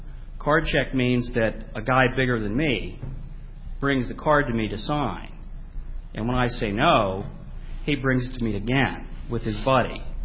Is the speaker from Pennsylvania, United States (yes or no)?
yes; Pittsburgh, Pennsylvania, United States; I come from Pittsburgh, a city that has sustained just a tremendous amount of damage from unionism.